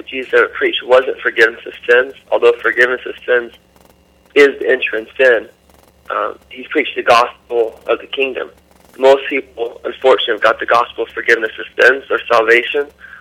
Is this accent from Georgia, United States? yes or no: no; Washington, United States; moved away as an adult; I grew up in the state of Washington.